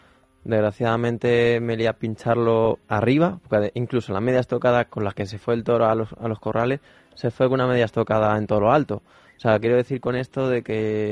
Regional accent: Spain; Me duele decirlo, que soy español y me cuesta mucho asimilarlo

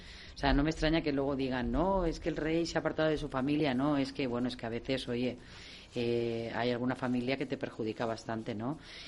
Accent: Valencia, Valencian Community, Spain; me hubiera encantado irme a Valencia, que soy valenciana

